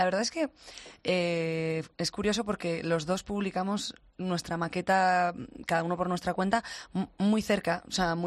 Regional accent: Pamplona, Navarre, Spain; Como bien decíais, somos los dos de, del norte, todavía no lo hemos perdido, ¿no? Somos de Pamplona

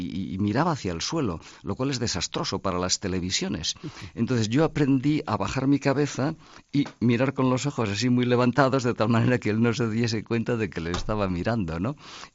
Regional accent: Santiago de Compostela, Galicia, Spain; Pues le dije que eso, soy de Santiago de Compostela

